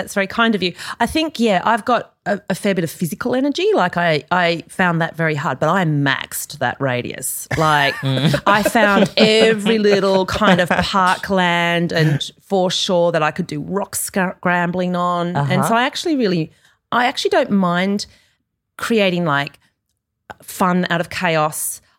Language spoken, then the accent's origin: English; Australia; now in United Kingdom; I'm clearly Australian. I have lived nomadically for about 8 years.